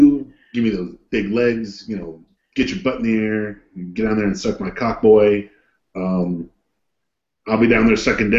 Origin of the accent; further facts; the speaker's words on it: Columbus, Georgia, United States; accent: southern; It's the thick Columbus, Georgia backwoods accent that tends to come forw